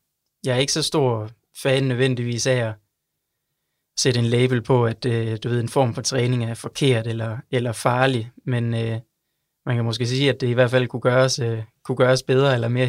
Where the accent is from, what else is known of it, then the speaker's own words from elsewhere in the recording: Esbjerg, Region of Southern Denmark, Denmark; now in Aalborg, Denmark; Jeg er faktisk fra Esbjerg.